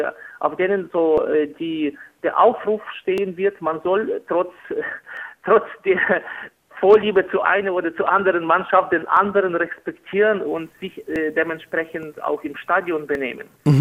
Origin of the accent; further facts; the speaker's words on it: Lviv, Lviv Oblast, Ukraine; ich komme aus Lemberg, und unsere Stadt ist also eine wichtige historische Stadt in Mittel- und Osteuropa.